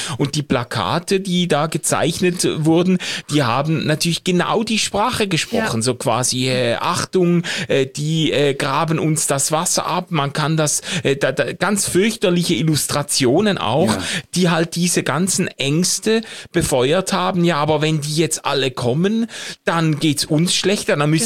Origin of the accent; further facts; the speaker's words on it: Switzerland; als Schweizer nehme ich das auch mit Betroffenheit wahr